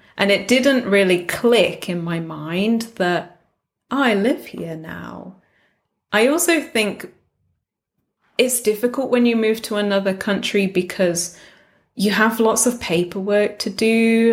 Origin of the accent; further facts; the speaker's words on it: England, United Kingdom; now in South Korea; So if I answer in Korean, they probably can guess that I'm English from my accent.